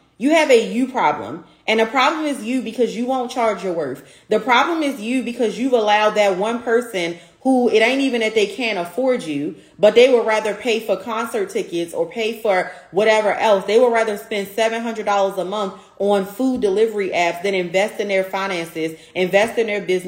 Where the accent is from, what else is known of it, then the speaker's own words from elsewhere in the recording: Baltimore, Maryland, United States; It is going down in my hometown, Baltimore, Maryland, December 7th through the 8th of this year.